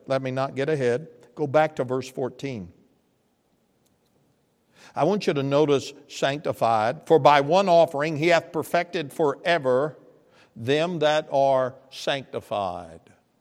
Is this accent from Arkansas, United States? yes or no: yes; Arkansas, United States; I'm from Arkansas.